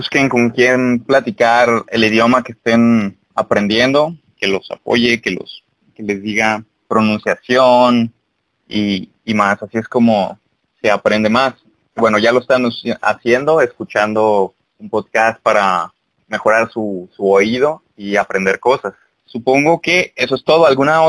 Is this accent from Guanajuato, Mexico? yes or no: no; Guadalajara, Jalisco, Mexico; Ahorita están escuchando a dos tapatíos, así se les dice a los de Guadalajara, Guadalajara, sí. Jalisco, que es donde estoy yo